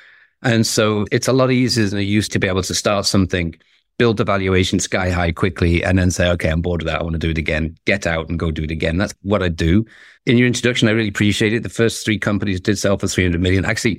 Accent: Liverpool, North West England, United Kingdom; moved away; I'm from Liverpool originally. I hadn't been to the UK to see family for a while.

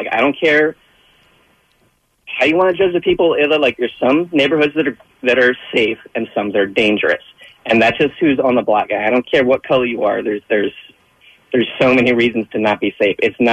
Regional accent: Roxborough, Pennsylvania, United States; Yeah, I'm an Irish German Catholic kid from Roxborough.

